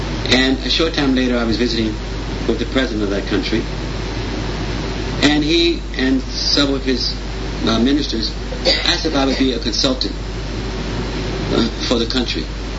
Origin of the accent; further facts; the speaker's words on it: United States; Before I start working more in America, I'm American, but before I start doing more things here, and I'm just gradually getting back into America